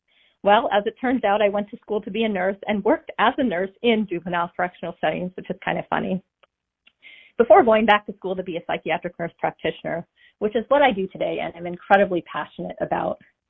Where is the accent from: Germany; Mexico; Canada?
Canada; Nova Scotia; now in United States; calling from Southern Maine, but originally from Nova Scotia. And yes … I am from Canada.